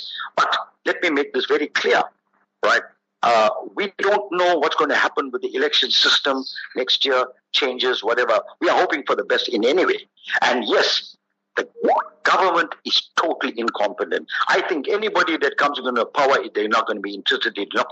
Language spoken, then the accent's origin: English; South Africa; I'm a South African. I'm an African. Me, I'll die here in the soil here in South Africa.